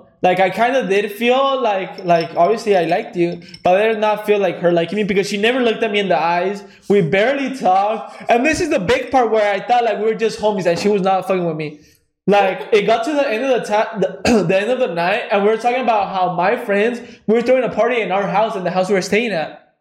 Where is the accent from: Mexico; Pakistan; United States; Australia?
Mexico; I came from Mexico